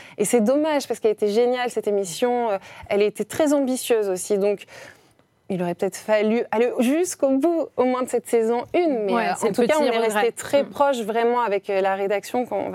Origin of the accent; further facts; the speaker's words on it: Grenoble, Auvergne-Rhône-Alpes, France; Stanislas Guzman aime dire que je suis née dans la cuvette.